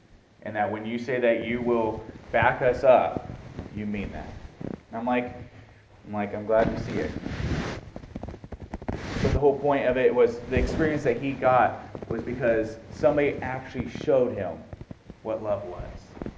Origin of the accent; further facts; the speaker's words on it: Guadalupe, United States; because we're from Guadalupe. People automatically accused when something went missing. They automatically accused the kids from Guadalupe.